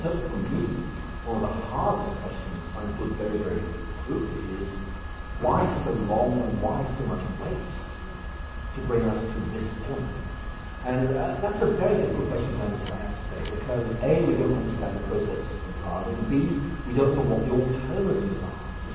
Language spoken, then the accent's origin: English; Northern Ireland, United Kingdom; I grew up in Bourne, and I was studying the sciences, and Northern Ireland back in the late 60s